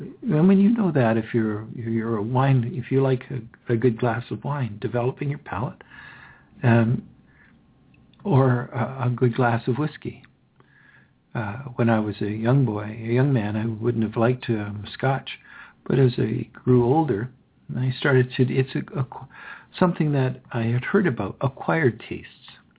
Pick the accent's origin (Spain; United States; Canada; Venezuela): Canada; Ontario; I was brought up here in Ontario.